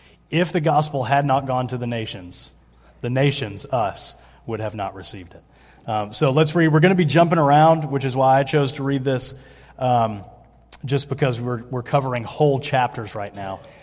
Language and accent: English; Roswell, Georgia, United States; now in Lakeland, United States; I came down from Atlanta, where my wife and I grew up in the same city, just northeast of Atlanta, little, not so little town called Roswell.